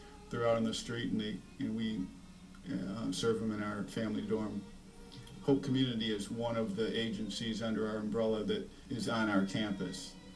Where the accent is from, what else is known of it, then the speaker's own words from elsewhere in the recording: Detroit, Michigan, United States; now in Wakulla, United States; Originally from Detroit, grew up in the Motor City, and moved to Wakulla probably about 9 years ago.